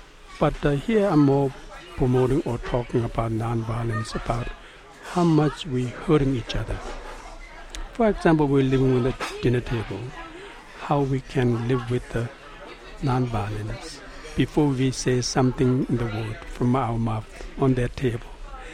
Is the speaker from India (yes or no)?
yes; India; English is a second language; now in United States; I grew up in India.